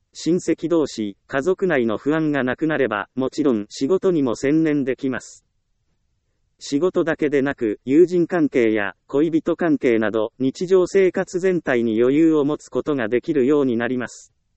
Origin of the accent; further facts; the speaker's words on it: Ehime, Japan; 私の実家は四国の愛媛県にあります。四国に住んでいますから、お隣の高知や香川、徳島によく家族旅行をしたものです。